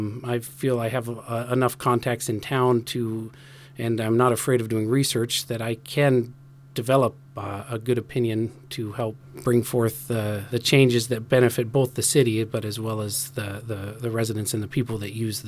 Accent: Alaska, United States; now in Wrangell, United States; Born and raised in Alaska. I grew up on the Kenai Peninsula. I moved to Wrangell, I think, full-time 2013.

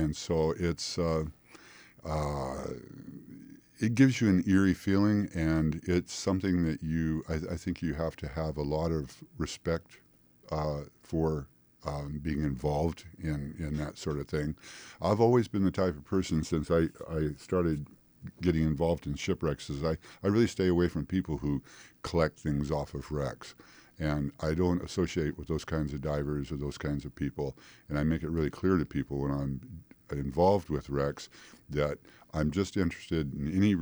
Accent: Seattle, Washington, United States; I grew up in the North Seattle area, and I wanted to get away from that kind of mentality

